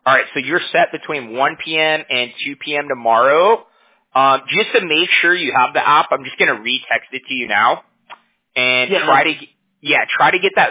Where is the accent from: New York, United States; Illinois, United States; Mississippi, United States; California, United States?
California, United States; Huntington Beach; So I'm from Huntington Beach.